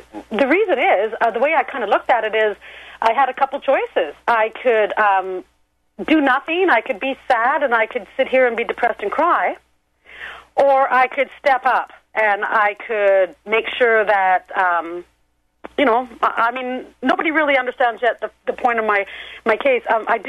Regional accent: Canada; I'm actually from Canada. I'm in Canada

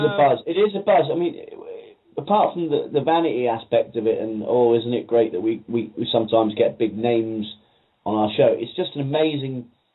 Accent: Ireland; because I'm Irish and I can relate to a lot of his work.

